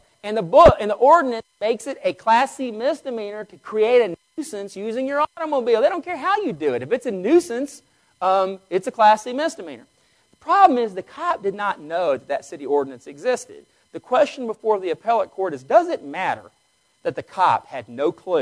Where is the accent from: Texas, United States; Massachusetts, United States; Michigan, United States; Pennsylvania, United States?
Texas, United States; Vernon; I'm from Vernon, Texas.